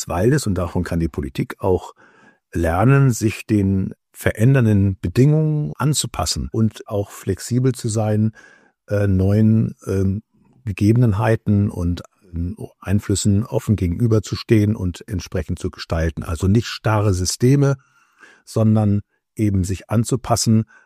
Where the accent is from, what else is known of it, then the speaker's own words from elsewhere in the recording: Hamburg, Germany; Also ich bin ja in Hamburg groß geworden als Sohn einer hanseatischen Kaufmannsfamilie.